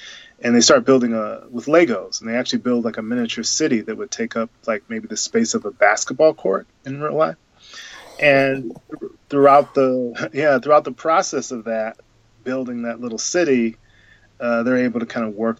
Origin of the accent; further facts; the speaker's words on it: Missouri, United States; And so even though I'm from, you know, born and raised in Missouri and grew up very differently from Lolly